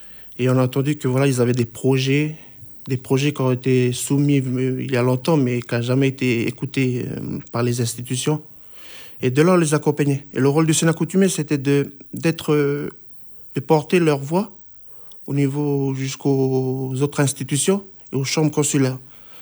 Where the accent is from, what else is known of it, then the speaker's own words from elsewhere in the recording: Lifou, Loyalty Islands Province, New Caledonia; En sachant que chez nous, à Lifou, il n'y a que trois chefferies.